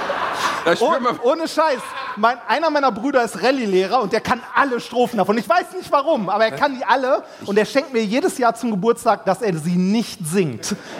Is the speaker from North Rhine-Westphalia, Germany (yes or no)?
yes; Essen, North Rhine-Westphalia, Germany; ich bin in Essen-Altendorf groß geworden